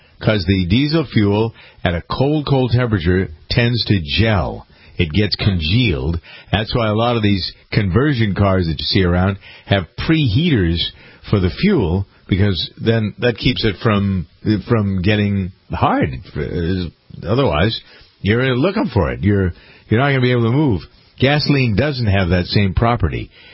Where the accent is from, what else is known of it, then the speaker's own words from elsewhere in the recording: Massachusetts, United States; It's not like Michael grew up near where I grew up in Massachusetts.